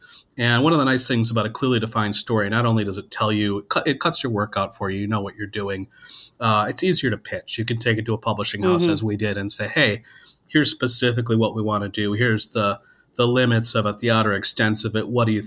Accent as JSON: {"language": "English", "region": "Wisconsin", "country": "United States", "tie": "born or raised there", "said": "you know, obviously I grew up in Wisconsin. I knew that we had great cheese."}